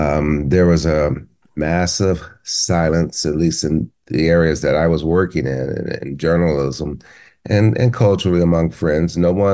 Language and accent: English; San Diego, California, United States; I grew up in San Diego. We followed USC sports mainly because of him.